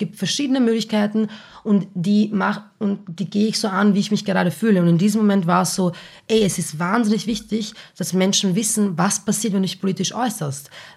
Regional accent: Baden, Lower Austria, Austria; born there; Und ich bin so, wohin, ich bin in Baden bei Wien geboren.

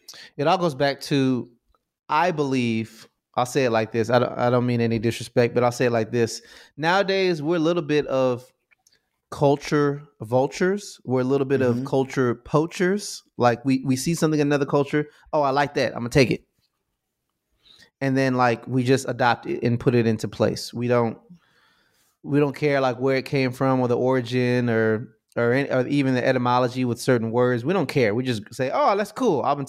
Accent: United States; That was a cultural class because I'm growing up in America where that doesn't mean anything.

